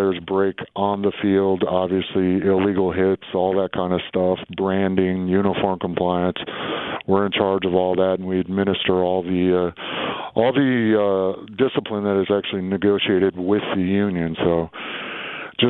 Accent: Michigan, United States; Especially, you know, I grew up in Michigan, and that's something you look forward to.

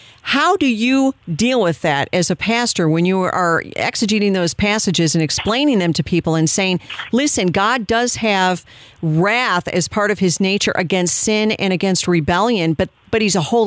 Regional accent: Illinois, United States; That's my home state, too, and I understand how mad a lot of Christians are about the extreme radical nature of that bill.

